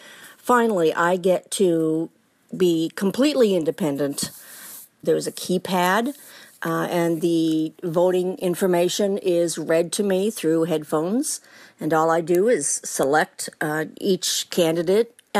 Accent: Lincoln, Nebraska, United States; I'm from Lincoln, Nebraska. And I have been voting in elections here since 1974.

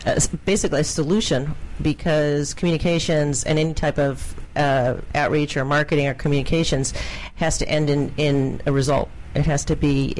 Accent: Massachusetts, United States; Originally from here, but grew up in Boston, outside of Boston, Massachusetts.

